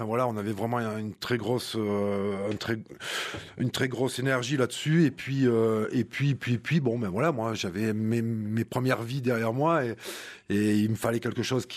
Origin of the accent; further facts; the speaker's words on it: Nice, Provence-Alpes-Côte d'Azur, France; Donc, je suis niçois, j'ai joué longtemps en première division à Nice.